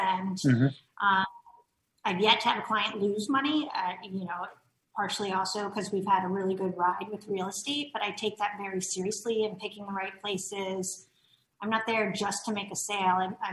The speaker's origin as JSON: {"language": "English", "region": "Maryland", "country": "United States", "tie": "born or raised there", "also_born_or_lived": "New York City", "said": "where I grew up in the Maryland area."}